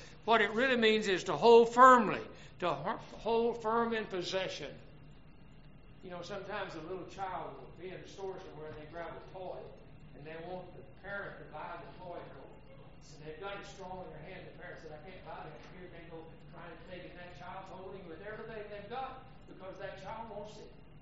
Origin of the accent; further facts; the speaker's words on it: Texas, United States; I lived in West Texas for a long time. I grew up in West Texas. And the wind really blows out in Amarillo and in that area.